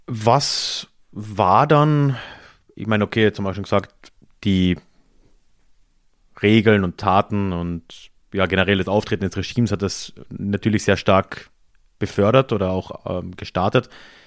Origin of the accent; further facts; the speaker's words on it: Carinthia, Austria; also gab es auch in meiner Jugend in Kärnten noch